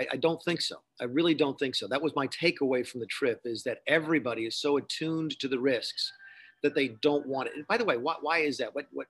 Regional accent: South Carolina, United States; I used an anecdote, by the way, from my home state of South Carolina.

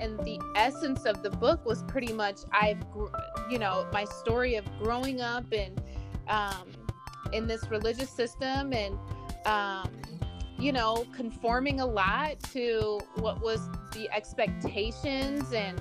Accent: Indiana, United States; So I grew up in the Midwest, Indiana to be exact

